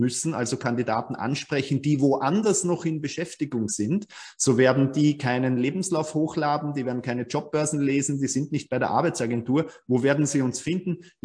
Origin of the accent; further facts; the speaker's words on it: Vienna, Austria; ich komme aus Wien, aus Österreich.